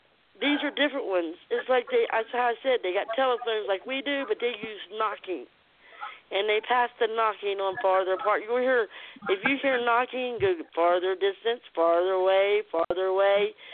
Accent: Georgetown, Ohio, United States; born there; now in Kentucky, United States; I was born in Georgetown, Ohio, and yes, I moved to Kentucky.

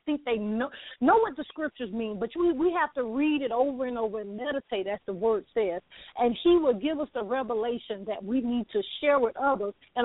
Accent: the South, United States; And I'm being from the South, so I'm going to be a little preference from that.

